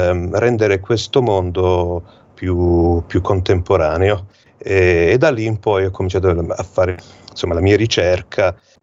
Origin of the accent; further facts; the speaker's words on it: Germany; now in Calabria, Italy; Io sono nato e cresciuto in Germania, poi sono trasferito in Calabria